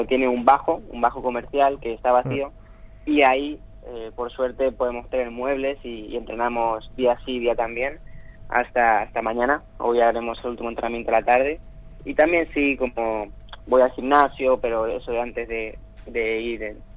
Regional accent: Mar del Plata, Buenos Aires Province, Argentina; now in Valencia, Spain; nací en Argentina y viví una parte de mi vida no muy extensa, pero estuvimos viviendo en Mar del Plata. Ajá. Y ahí, bueno, después de todo el corralito, con mi familia decidieron ellos venir para aquí, para Valencia, porque yo vivo aquí en Valencia.

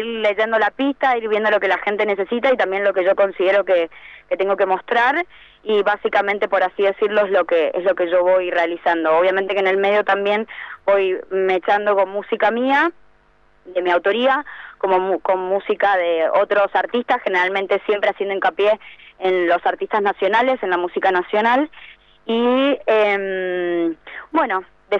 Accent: Mendoza, Argentina; yo soy de Mendoza, soy oriunda de la provincia de Mendoza capital. Y sí, así es. Hace bastantes años ya que estoy dando vueltas por toda Argentina

